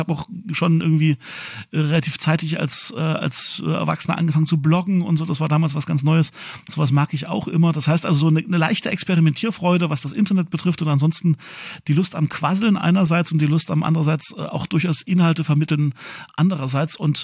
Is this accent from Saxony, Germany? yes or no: yes; Saxony, Germany; Den kannst du aber auch schon erleben, wenn ich einfach als Sachse mal in Baden-Württemberg in den Gottesdienst gehe